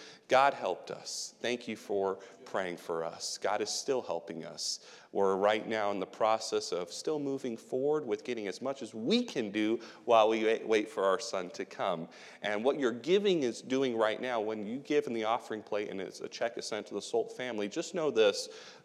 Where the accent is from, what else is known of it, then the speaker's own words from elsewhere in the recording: England, United Kingdom; You certainly don't hear my English accent because it's not there. But anyway, I grew up over there. I was born over there. My parents are still over there as missionaries.